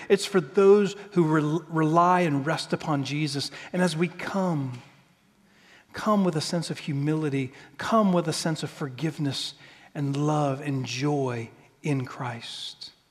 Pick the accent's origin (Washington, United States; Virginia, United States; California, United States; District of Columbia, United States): Virginia, United States; Again, I grew up in Virginia. And there's a great rivalry.